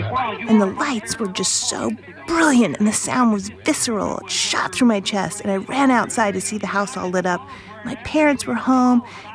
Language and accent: English; Salt Lake City, Utah, United States; I'm from Salt Lake City, Utah. I'm a Mormon.